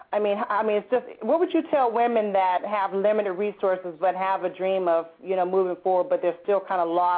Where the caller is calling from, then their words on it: Austell, Georgia, United States; I'm calling from Austell, Georgia.